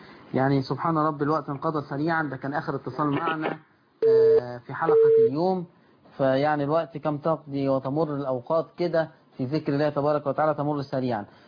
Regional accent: Egypt; بلدنا مصر

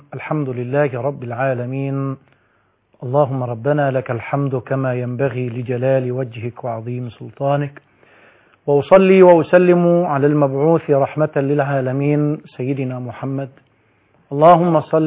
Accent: Egypt; في بلدنا مصر

